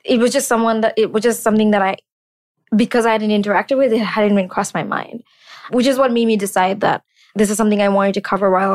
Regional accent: Bangladesh; It hit me that I'd never interacted with the Jewish community growing up in Bangladesh.

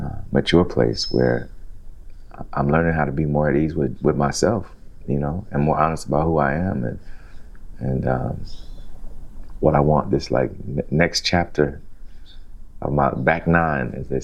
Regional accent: Alabama, United States; I think, you know, also I grew up in the South in Alabama and in like an all Black neighborhood

